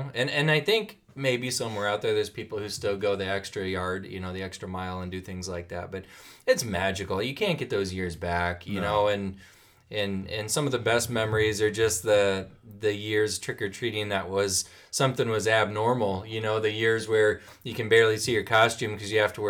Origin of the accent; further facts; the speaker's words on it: Omaha, Nebraska, United States; Yeah, for me, you know, I grew up down in North Omaha